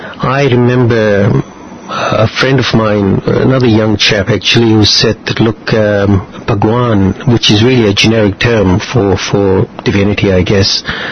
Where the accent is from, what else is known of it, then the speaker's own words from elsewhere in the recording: Kampala, Central Region, Uganda; born there; I was born in Kampala with severe asthma.